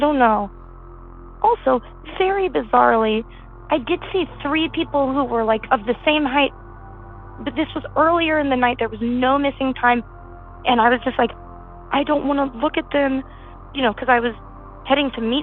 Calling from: Brooklyn, New York, United States; I am calling from Brooklyn, New York, 11237.

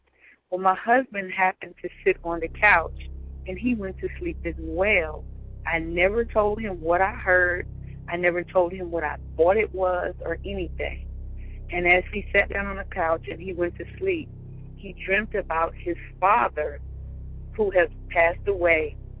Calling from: Roanoke, Virginia, United States; I'm calling from Roanoke, Virginia.

